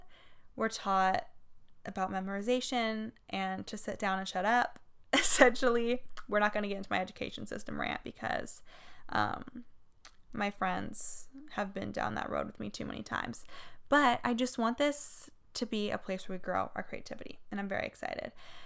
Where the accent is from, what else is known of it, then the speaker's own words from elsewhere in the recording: California, United States; I'm born and raised in California, obviously, but I love like the laid back, beachy, very like honest vibe that California has.